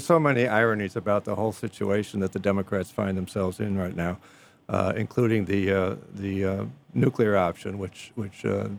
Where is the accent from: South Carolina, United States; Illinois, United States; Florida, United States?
Illinois, United States; Evanston; I was born and raised in Evanston, Illinois. Went to school locally there.